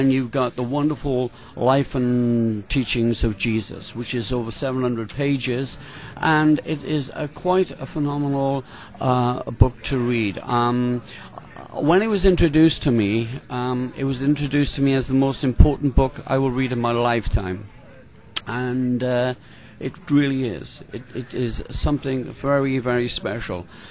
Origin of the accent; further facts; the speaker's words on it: Wales, United Kingdom; I'm from Wales in the United Kingdom.